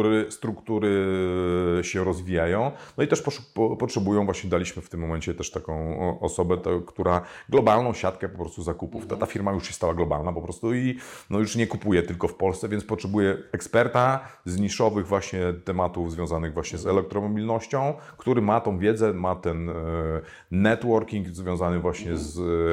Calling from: Wrocław, Lower Silesian Voivodeship, Poland; ja akurat z Wrocławia pozdrawiam, gdzie Intel chciał inwestować.

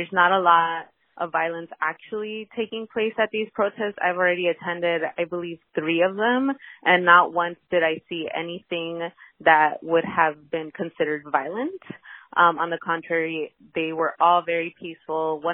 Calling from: Somerville, Massachusetts, United States; I'm calling currently from Somerville.

